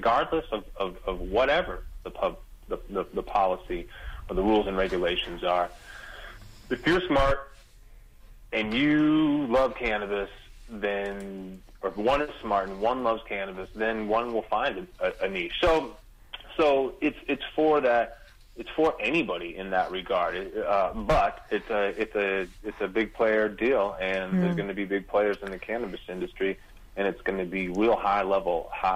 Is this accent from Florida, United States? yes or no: no; Oregon, United States; I'm from Oregon, so I've seen it all kind of happen in my little microcosmic world.